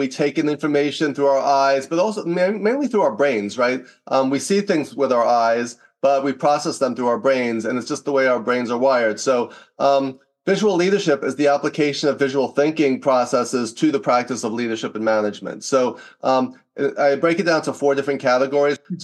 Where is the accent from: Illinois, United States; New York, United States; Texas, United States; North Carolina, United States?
New York, United States; now in Los Angeles, United States; So I grew up in New York and I worked in advertising for a year. But then I moved to LA and Hollywood, and I worked in a number of different jobs in TV production, casting.